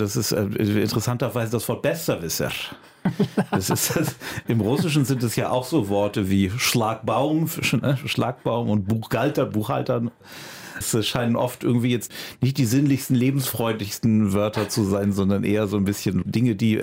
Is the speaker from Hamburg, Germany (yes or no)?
yes; Hamburg, Germany; wo ich damit aufgewachsen bin im Konfirmandenunterricht in Hamburg